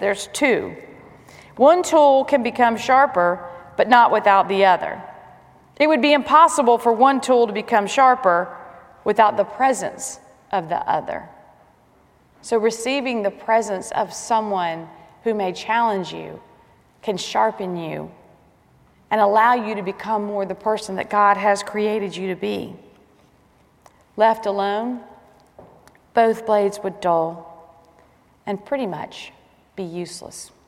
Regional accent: Atlanta, Georgia, United States; born there; She was born in the Bronx, and I was born in Atlanta, Georgia.

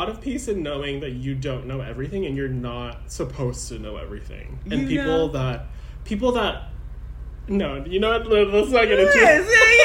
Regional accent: Philippines; I'm Filipino

